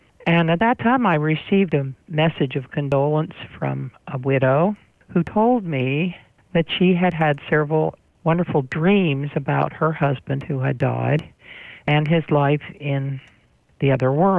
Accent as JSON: {"language": "English", "town": "Bryn Athyn", "region": "Pennsylvania", "country": "United States", "tie": "born or raised there", "said": "Well, I am calling in from Bryn Athyn, Pennsylvania. I wasn't actually born in the community, but a hospital close by, and I've lived here all my life and grew up on a farm, an 18th century farm."}